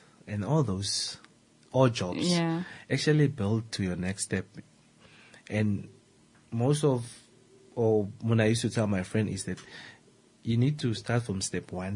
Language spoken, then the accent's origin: English; Lüderitz, Karas Region, Namibia; So mind you, I was born and raised in Lutheritz. My whole from zero to until I'm done.